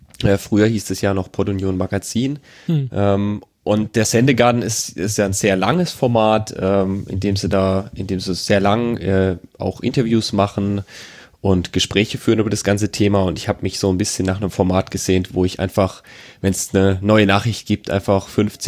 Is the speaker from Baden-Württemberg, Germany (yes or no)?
yes; Baden-Württemberg, Germany; Ich komme aus der Nähe von Karlsruhe. Also das andere Ende der Leitung ist jetzt irgendwo bei Karlsruhe gerade. Ich bin mittlerweile 28 Jahre